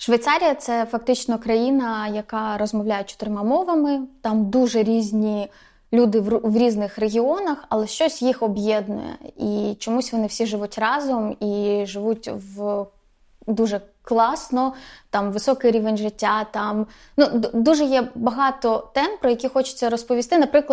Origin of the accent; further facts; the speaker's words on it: Odesa, Odesa Oblast, Ukraine; now in Kyiv, Ukraine; бо я сама з Одеси, а живу в Києві